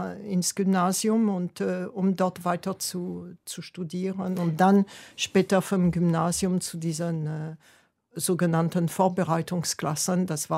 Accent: Île-de-France, France; accent: Paris suburbs working-class accent; German is a second language; Erstmal hatte ich einen Akzent. Ich hatte einen Akzent aus den Vororten von Paris, also einen Arbeiterakzent.

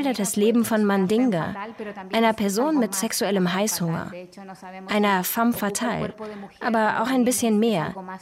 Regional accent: Chile; Ich komme ursprünglich aus Chile

